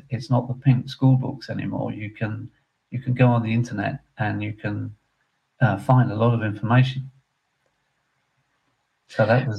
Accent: England, United Kingdom; And when growing up in England

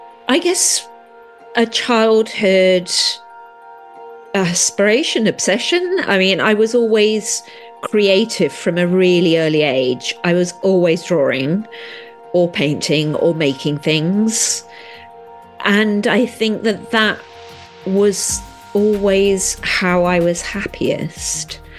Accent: East of England, United Kingdom; I grew up in Hertfordshire

